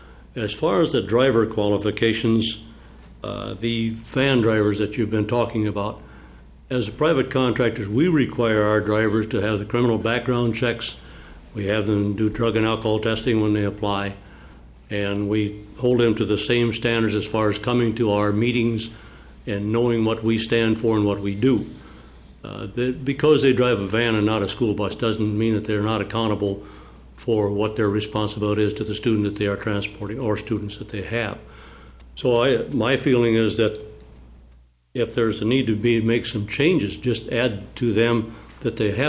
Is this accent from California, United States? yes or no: no; St. James, Minnesota, United States; I'm from St. James, Minnesota.